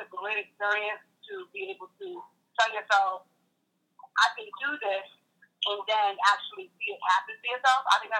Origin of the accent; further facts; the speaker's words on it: Bronx, New York, United States; So I grew up in the Bronx, right? I grew up in the neighborhoods of people that didn't want to see you win.